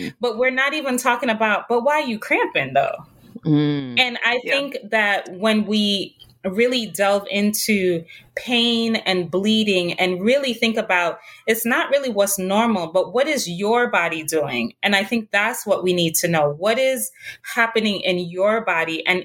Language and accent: English; Jamaica; I'm originally from Jamaica.